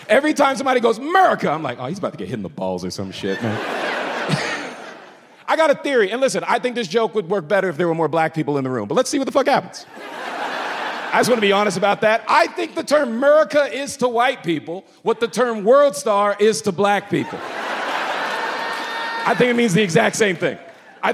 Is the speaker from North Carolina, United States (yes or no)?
no; Florida, United States; Not that dumb, and I grew up in Florida.